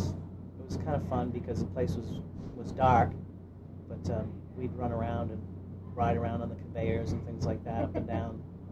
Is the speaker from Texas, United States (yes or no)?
no; Paris, Maine, United States; It was a nice place to grow up. I grew up on Paris Hill, and it was a nice, close-knit community.